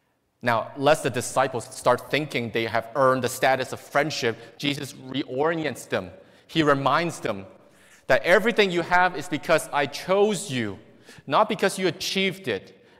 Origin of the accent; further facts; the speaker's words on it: Hong Kong; this reminds me of something I saw growing up in Hong Kong.